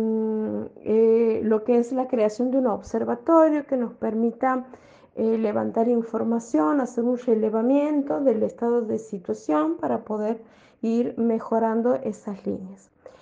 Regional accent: Santiago del Estero, Argentina; soy de Santiago del Estero y desde hace muchísimos años

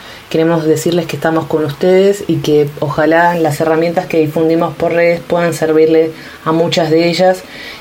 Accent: Núñez, Buenos Aires, Argentina; soy de Núñez y acá la cuarentena la estoy pasando en casa, en familia

